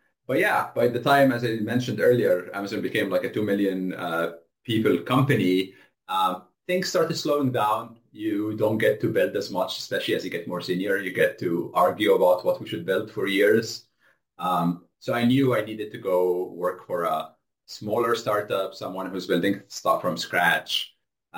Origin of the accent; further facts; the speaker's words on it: Egypt; I grew up in Egypt, like if you want to start at the beginning.